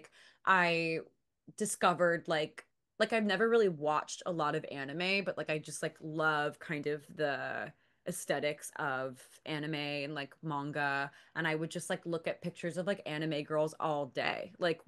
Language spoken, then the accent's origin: English; New Jersey, United States; also born or lived in North Carolina; And then like I grew up, I'm from Jersey, but then I moved to North Carolina for a couple years and then moved back to Jersey.